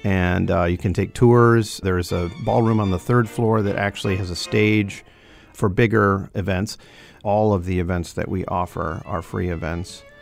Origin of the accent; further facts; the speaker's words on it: Wooster, Ohio, United States; It reminds me a lot of my hometown of Worcester, Ohio, and it's really what drew me to the job